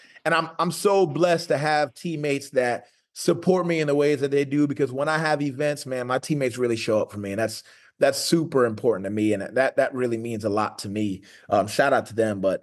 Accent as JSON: {"language": "English", "country": "Cameroon", "said": "They know I'm from Cameroon."}